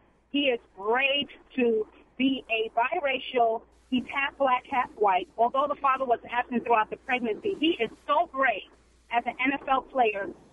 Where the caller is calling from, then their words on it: Bowie, Maryland, United States; I'm calling from Bowie, Maryland